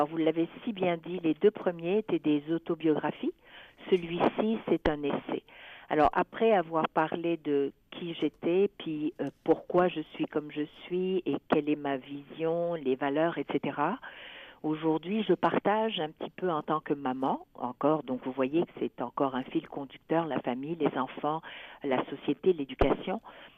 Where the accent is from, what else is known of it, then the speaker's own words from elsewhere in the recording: Quebec, Canada; en tant que Québécois, je vais pouvoir donc faire la promotion de ce livre à partir du mois de mars à l'international.